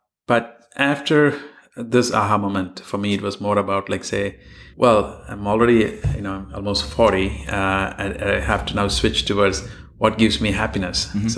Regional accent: India; I don't think that's the same of the case with a lot of kids growing up in India now. They all want to be part of startups. Startups were not cool 20 years ago. It didn't exist back when I grew up.

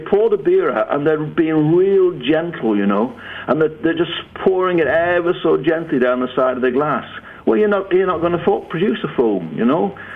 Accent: England, United Kingdom; born there; accent: northern British; Remember, I was born in England.

